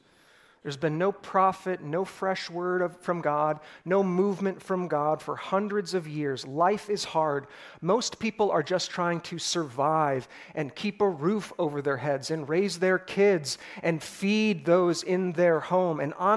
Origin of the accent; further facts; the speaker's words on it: Des Plaines, Illinois, United States; also born or lived in Chicago; But in between that space, I lived in a little suburb just outside the city next to O'Hare Airport called Des Plaines.